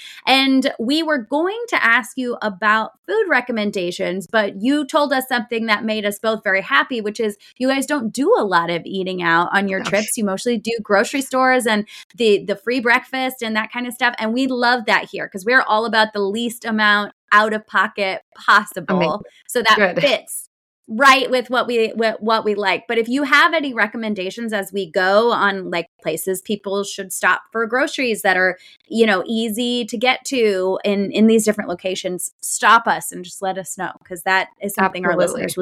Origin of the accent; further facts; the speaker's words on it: Missouri, United States; I'm from Missouri, so it's always funny to me to think about South Dakota even being the Midwest